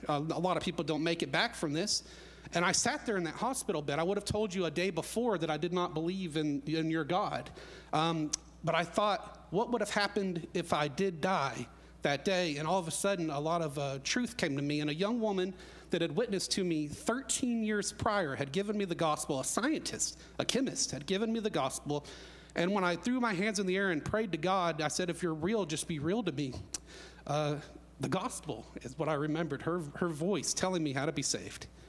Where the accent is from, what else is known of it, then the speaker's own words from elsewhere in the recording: Arkansas, United States; born there; Yes, sir, absolutely. I was born in Arkansas. I was the son of a would-be farmer.